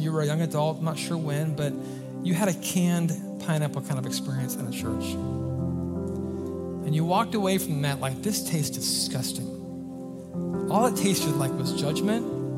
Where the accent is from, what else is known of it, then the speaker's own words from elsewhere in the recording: Oregon, United States; So I grew up in Oregon, like, you know, a small town.